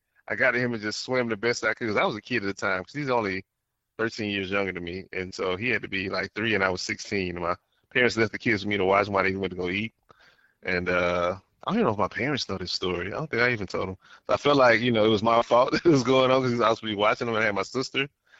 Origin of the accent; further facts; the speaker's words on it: Alabama, United States; also born or lived in Los Angeles, United States; They get the Lakers because I was born in L.A. I was raised in Alabama pretty much for most of my life.